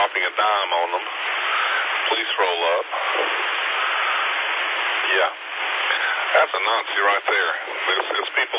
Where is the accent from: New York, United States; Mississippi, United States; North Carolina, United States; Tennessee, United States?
North Carolina, United States; Gastonia; Down here where I live and where I grew up, I'm over here by Robinwood Lake in Gastonia. Now, I grew up over on Hoffman Road.